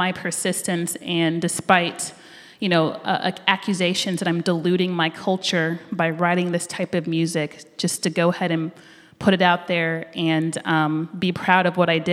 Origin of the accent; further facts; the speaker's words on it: Rolla, Missouri, United States; growing up in Rolla wasn't like I can just get access to that.